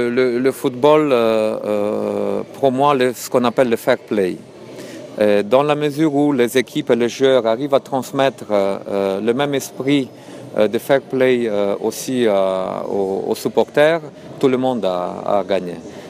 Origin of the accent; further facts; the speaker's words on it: Romania; e o cinste, e o onoare pentru mine, în primul rând, ca și român